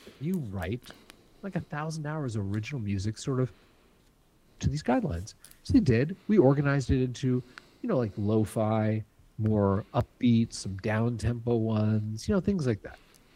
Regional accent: Georgia, United States; Like, oh, I grew up in Georgia.

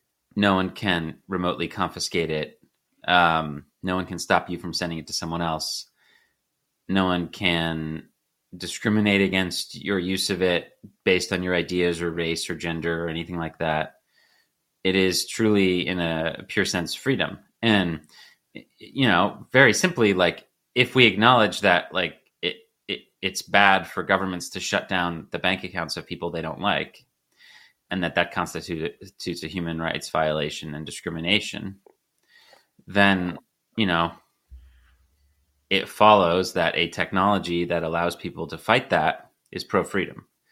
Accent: United States; I'm an American who has benefited a lot from the dollar system.

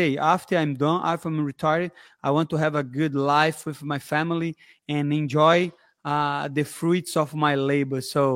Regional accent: Brazil; You know, I'm from Brazil.

